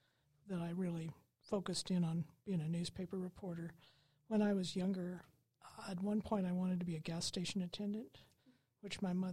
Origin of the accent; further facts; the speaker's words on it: Reedsport, Oregon, United States; the woman who was the editor of the local paper in my hometown of Reedsport was very kind and worked with me